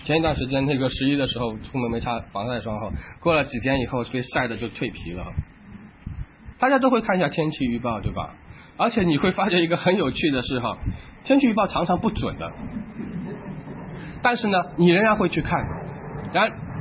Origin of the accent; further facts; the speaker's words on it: Shanghai, China; 好像我上海人说倒浆糊的这样的一种说法